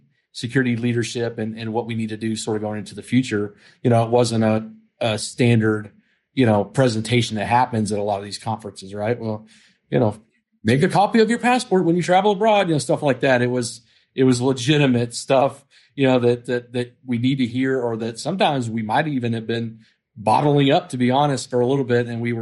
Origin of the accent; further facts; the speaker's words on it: Arkansas, United States; I grew up in the Ozark Mountains of Arkansas. Love Arkansas to death for sure. But yeah, I grew up about 10 miles outside of a town of about 1,200 folks.